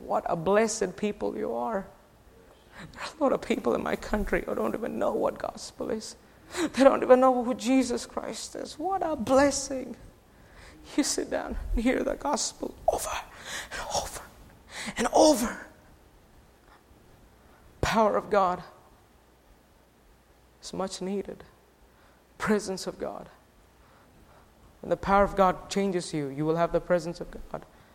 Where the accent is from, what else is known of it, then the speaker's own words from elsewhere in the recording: India; I'm an Indian. So I'm from India.